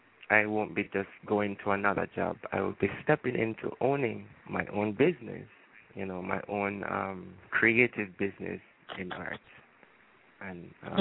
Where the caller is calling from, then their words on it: Jamaica; calling from Jamaica.